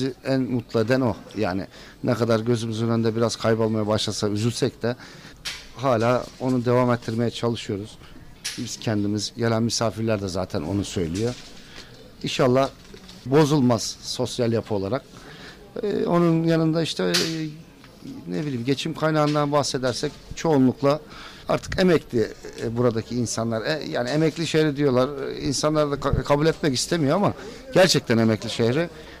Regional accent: Gerze, Sinop, Turkey; Ha bizim Gerze'mizde yok

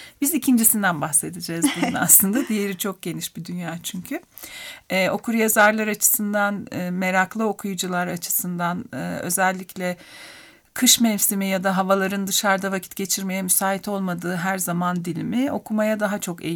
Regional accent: Ankara, Turkey; Bu bizim için de geçerliydi biz çocukken Ankara'da.

